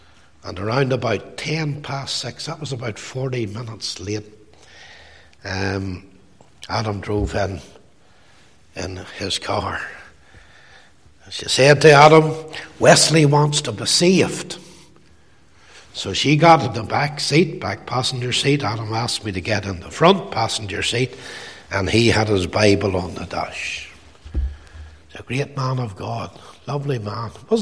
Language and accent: English; Belfast, Northern Ireland, United Kingdom; I came from East Belfast